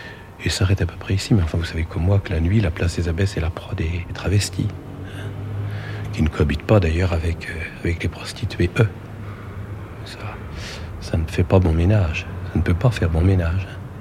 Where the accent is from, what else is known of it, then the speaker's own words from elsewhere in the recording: Paris, Île-de-France, France; Je suis un méridional de la Porte d'Orléans, du 15e, du 7e arrondissement.